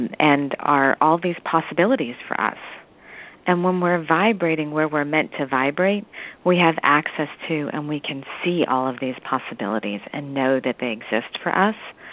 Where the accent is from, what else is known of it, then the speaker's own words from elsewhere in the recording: Boston, Massachusetts, United States; So I'm from Boston, Massachusetts, and I'm a vibrational and energy healer.